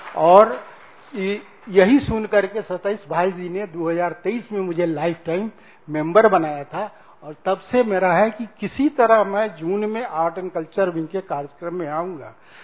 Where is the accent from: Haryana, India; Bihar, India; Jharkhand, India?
Bihar, India; Motihari; मैं मोतिहारी बिहार से हूँ